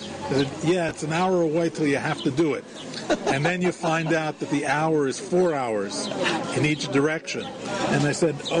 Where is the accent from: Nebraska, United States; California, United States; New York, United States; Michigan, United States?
New York, United States; New York City; Well, that's the way I grew up also, because in New York City, when you grow up in New York City, you have two legs, a subway token